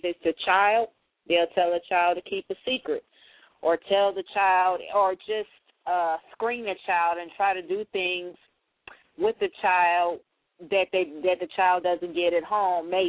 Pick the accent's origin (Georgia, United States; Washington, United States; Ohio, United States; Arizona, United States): Ohio, United States; Toledo; I'm from Toledo, Ohio.